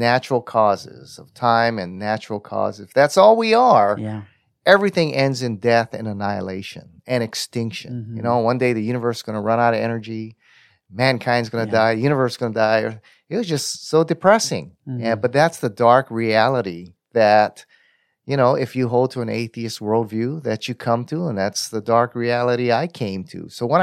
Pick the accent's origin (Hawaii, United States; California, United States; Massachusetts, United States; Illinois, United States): Hawaii, United States; Honolulu; And yeah, Keith, you know, I'm from Honolulu, Hawaii. Grew up there. I didn't grow up in a Christian home. Mm-hmm. I grew up in a Japanese Buddhist home